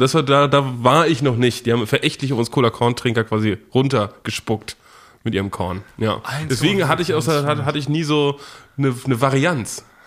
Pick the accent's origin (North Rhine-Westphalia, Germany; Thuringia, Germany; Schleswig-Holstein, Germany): Schleswig-Holstein, Germany; Da, wo ich herkomme, aus Norddeutschland, aus dem schönen Landkreis Dithmarschen, gibt es nur ein Getränk.